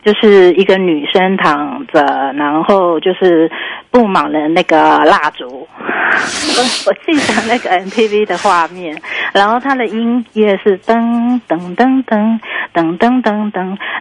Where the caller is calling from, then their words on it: Taipei, Taiwan; 我是台北的